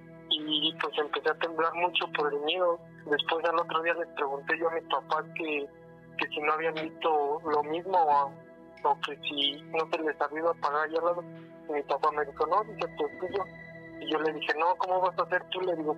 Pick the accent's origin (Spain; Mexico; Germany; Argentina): Mexico; State of Mexico; pues allá de donde yo soy del Estado de México, allá de donde yo soy, pues acostumbran a hacerle fiestas a los pueblitos y todo eso.